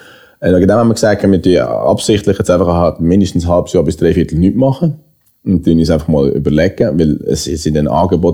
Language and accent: German; Basel, Basel-Stadt, Switzerland; aber bei uns in Basel gibt es das fast nicht.